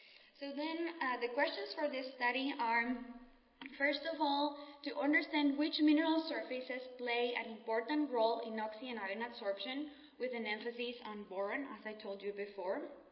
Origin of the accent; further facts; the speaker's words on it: Guatemala; I always like to show off the volcanoes of my country. I'm from Guatemala